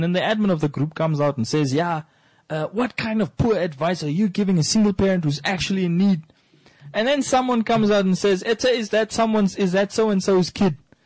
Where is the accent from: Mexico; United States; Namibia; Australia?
Namibia; Rehoboth, Hardap; the hometown that we grew up in Rehoboth.